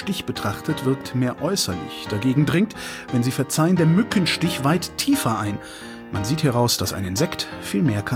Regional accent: Bavaria, Germany; wir sind halt aus Bayern

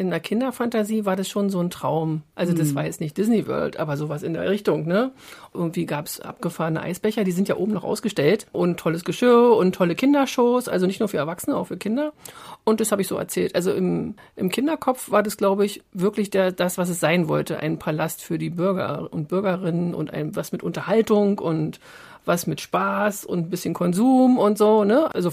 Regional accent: Wittstock, Brandenburg, Germany; ich bin in Wittstock aufgewachsen, das ist so in Nordbrandenburg, also Wald und Wasser drumherum.

